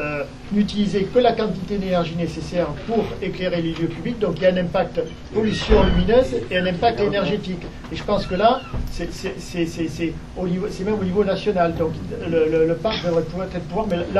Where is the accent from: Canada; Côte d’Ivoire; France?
France; Saint-Vallier; vous êtes de Saint-Vallier, je suis de Saint-Vallier